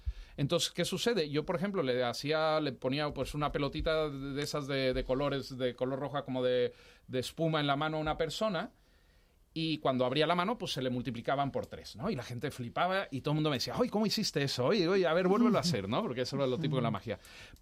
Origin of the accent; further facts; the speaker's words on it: Mexico; now in Madrid, Spain; Yo soy mexicano, para los que estaban preguntándose. Soy mexicano, pero mi padre era de aquí de Madrid, madre colombiana, y yo me vine hace 20 años, en el 2001, a Madrid.